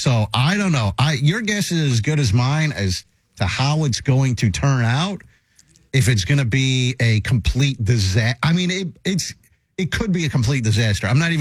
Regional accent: Las Vegas, Nevada, United States; also born or lived in Southern California; I grew up in Vegas and in Southern California. So there were primarily people from South America and Mexico. But so I can understand the accent.

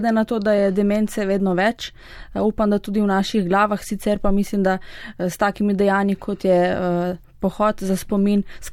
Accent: Begunje pri Cerknici, Littoral–Inner Carniola, Slovenia; Glede na to, da sem iz Begunj pri Cerknici

